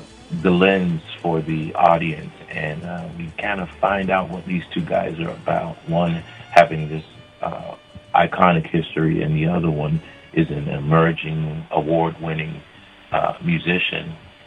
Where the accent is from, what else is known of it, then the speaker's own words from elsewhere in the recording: Florida, United States; No, I'm not. I'm actually from Florida, but I'm coming into Texas where my spouse was getting her PhD.